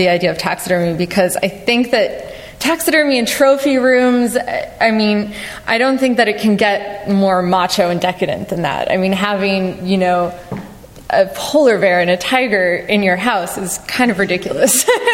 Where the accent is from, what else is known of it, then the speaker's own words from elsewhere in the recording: Dallas, Texas, United States; I mean, growing up in Dallas, so I have a lot of that reference in my work.